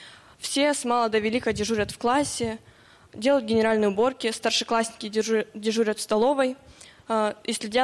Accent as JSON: {"language": "Russian", "town": "Shpunovo", "region": "Omsk Oblast", "country": "Russia", "said": "я из Омской области, село Шпуново."}